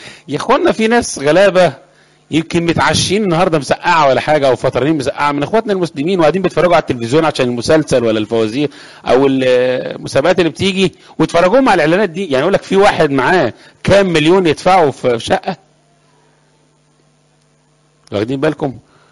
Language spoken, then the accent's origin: Arabic; Upper Egypt, Egypt; على فكرة انا من الصعيد، جدودي والعمام والغامة